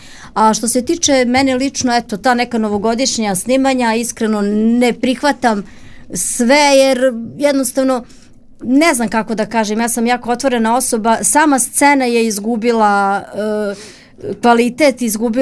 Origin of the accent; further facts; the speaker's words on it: Vranje, Pčinja District, Serbia; ja sam inače rodom Vranjanka, u Vranju.